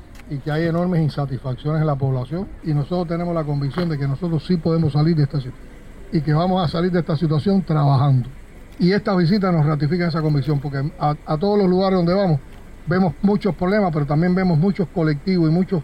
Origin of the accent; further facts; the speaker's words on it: Cuba; nos tocó un momento histórico a todos como cubanos